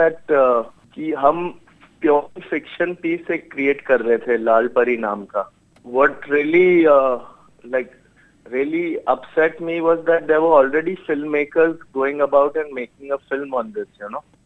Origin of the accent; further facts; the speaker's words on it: Punjab, India; मैं पंजाब में पला बड़ा